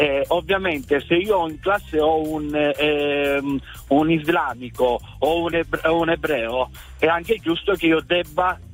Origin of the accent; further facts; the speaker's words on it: Sicily, Italy; now in Emilia-Romagna, Italy; sono un siciliano ma trasferito in Emilia Romagna.